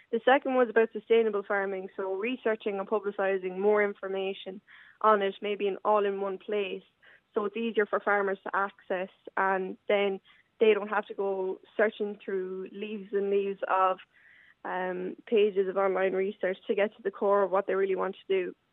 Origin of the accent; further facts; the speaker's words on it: Leinster, Ireland; So I'm from Offaly. We were a beef farm up until about February.